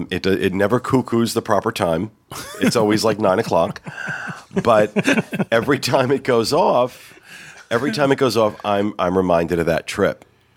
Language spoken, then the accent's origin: English; Florida, United States; We're from Florida. We don't see that.